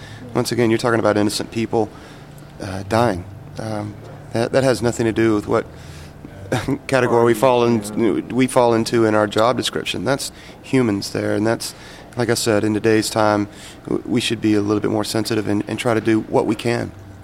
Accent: the South, United States; Because we're from the South, so it's a very smothered type religion there, if you know what I mean

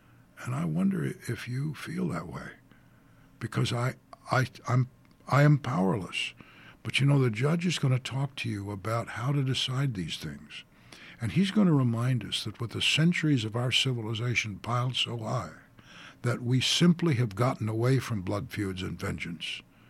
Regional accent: Reseda, California, United States; Well, I grew up in Reseda, California. There was a bookstore.

